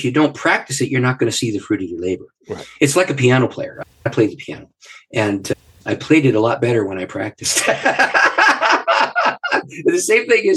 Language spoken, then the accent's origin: English; Canada; because I'm a Canadian, lived in the North, and he's a Southern guy.